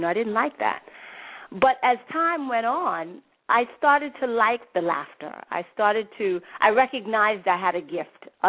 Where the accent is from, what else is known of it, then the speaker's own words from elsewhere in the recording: Trinidad & Tobago; Yeah. I was in Trinidad. You know, I'm originally from Trinidad.